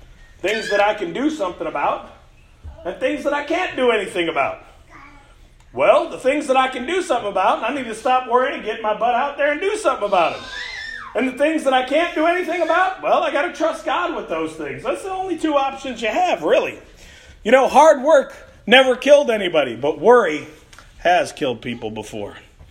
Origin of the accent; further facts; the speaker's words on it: Chicago, Illinois, United States; I grew up in Chicago.